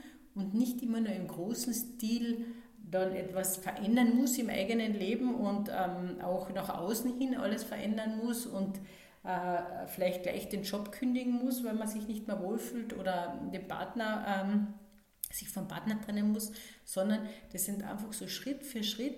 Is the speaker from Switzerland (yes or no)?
no; Carinthia, Austria; ich bin eben aus Österreich, aus Kärnten.